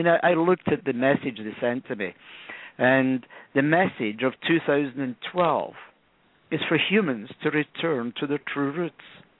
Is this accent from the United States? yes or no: no; England, United Kingdom; born there; accent: Scottish; moved away as an adult; Even though I was born in England, it's kind of difficult, you know, when you cross the U.S. border and the passport says England and the guy says, but you're speaking Scottish. So I was born of mixed parents, one English parent, one Scottish parent.